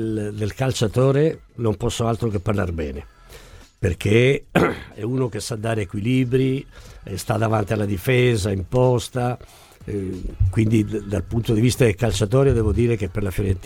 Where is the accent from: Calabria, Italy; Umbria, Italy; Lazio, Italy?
Calabria, Italy; perché da buon calabrese